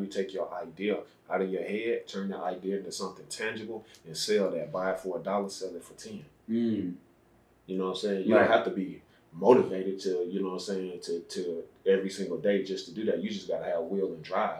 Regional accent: Alexander City, Alabama, United States; born there; But, yeah, man, I was born in Alexander City, Alabama. Didn't live the best lifestyle there, but I ain't going to say it was the worst because it got me to the destination of where I'm at right now.

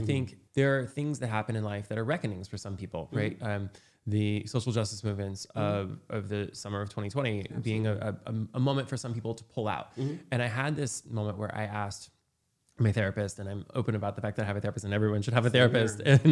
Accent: Indiana, United States; Because where I grew up in Indiana, it didn't matter what you felt.

